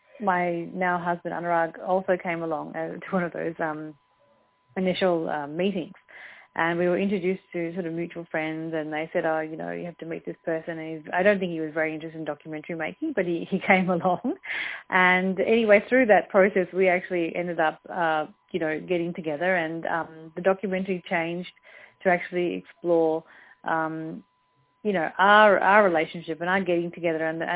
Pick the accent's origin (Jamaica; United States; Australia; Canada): Australia; someone like myself to be, who's born and brought up in Australia and lived for 30 years here